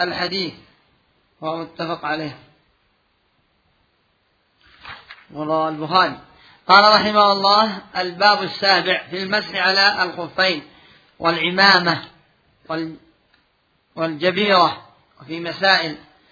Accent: Yemen; وعندنا في اليمن

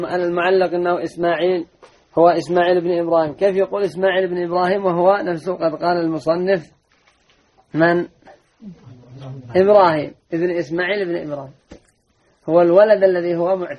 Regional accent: Yemen; عندنا في اليمن

